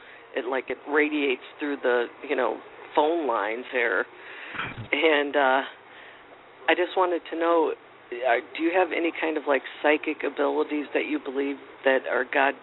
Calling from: Florida, United States; I'm calling from Florida.

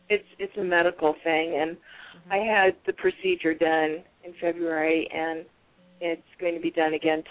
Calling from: Tucson, Arizona, United States

